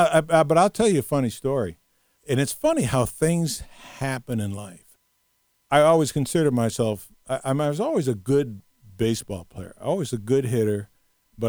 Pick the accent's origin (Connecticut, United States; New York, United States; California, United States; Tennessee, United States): California, United States; Los Angeles; And, you know, growing up in Los Angeles in the late 50s was absolutely the most incredible time.